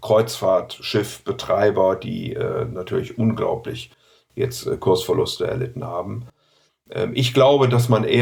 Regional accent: Rhineland, Germany; ich bin ja Rheinländer

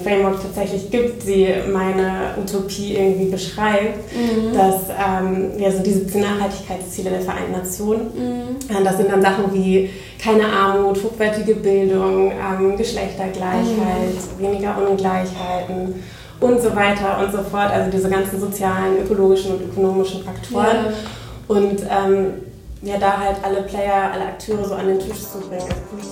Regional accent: Oldenburg, Lower Saxony, Germany; also born or lived in Netherlands / Spain; now in Hamburg, Germany; komme ursprünglich aus Oldenburg, habe in Holland und Spanien studieren dürfen und wohne jetzt im wunderschönen Hamburg

